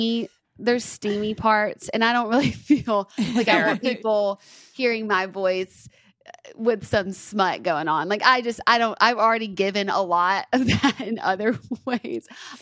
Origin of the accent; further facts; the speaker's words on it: Tuscaloosa, Alabama, United States; My hometown, Tuscaloosa.